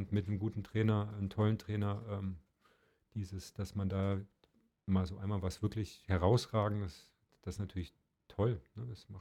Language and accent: German; Marburg, Hesse, Germany; So in Marburg, wo ich herkomme, in der Kneipe